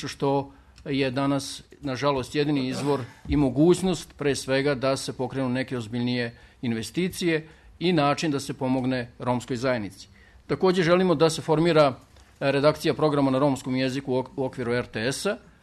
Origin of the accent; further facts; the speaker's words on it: Vojvodina, Serbia; Pre svega, dolazim iz Vojvodine, koja je po svim merilima trenutno najrazvijeniji deo Republike Srbije